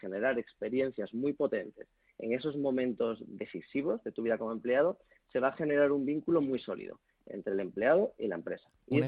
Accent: León, Castile and León, Spain; born there; now in Madrid, Spain; yo nací en León, pero llevo 25 años viviendo en Madrid.

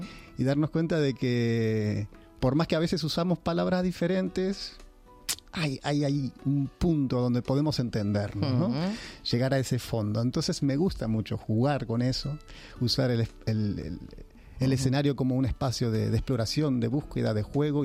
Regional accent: Buenos Aires, Argentina; now in Spain; Así que vine hace 8 años y me vine de Buenos Aires, uh-huh, necesitando nuevos aires.

